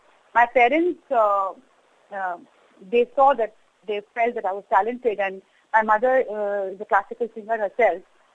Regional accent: Kolkata, West Bengal, India; And then I was born and brought up in Calcutta, in Bengal. So there was a lot of influence of Bengali on me. And because we didn't speak Gujarati at home, that's why I'm not very fluent in Gujarati. I do speak broken Gujarati

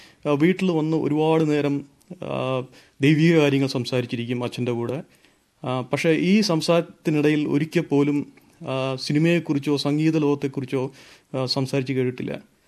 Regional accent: Alappuzha, Kerala, India; now in Sydney, Australia; ആലപ്പുഴക്കാരനാണ്, ഞാനും ആലപ്പുഴക്കാരനാണ്.

